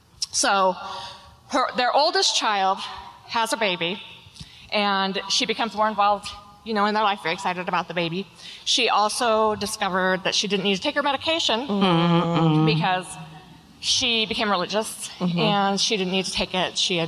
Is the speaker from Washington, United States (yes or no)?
yes; Auburn, Washington, United States; I am from a little town that used to be called Slaughter.